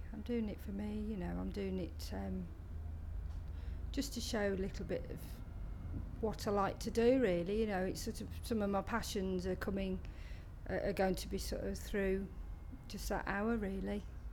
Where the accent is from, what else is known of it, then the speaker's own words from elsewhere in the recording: Wolverhampton, West Midlands, United Kingdom; now in Llandudno Junction, United Kingdom; I'm 48, from Llandudno Junction in North Wales, but I'm originally from Wolverhampton.